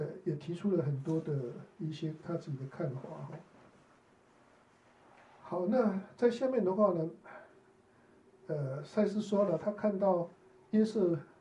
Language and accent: Chinese; China; 好像我们中国人提到的圣人无梦